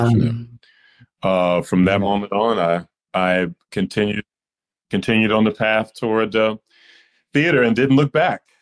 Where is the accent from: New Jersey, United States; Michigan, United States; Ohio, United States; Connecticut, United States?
Michigan, United States; Flint; Yeah, okay. I grew up in Flint, Michigan.